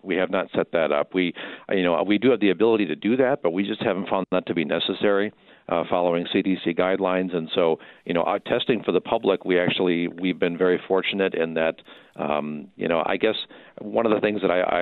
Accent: Milwaukee, Wisconsin, United States; I know I came from the Milwaukee area and I didn't know hospitals came this small but before I moved up here 10 years ago.

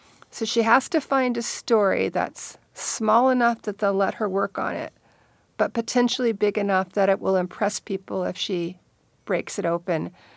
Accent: Baltimore, Maryland, United States; And as a kid growing up in Baltimore, it was a case I knew and was familiar with.

